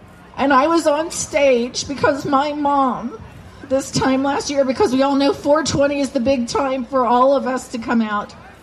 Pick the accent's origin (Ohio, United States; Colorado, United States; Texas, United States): Ohio, United States; And now I'm in a situation where I'm going back to Ohio, my home state.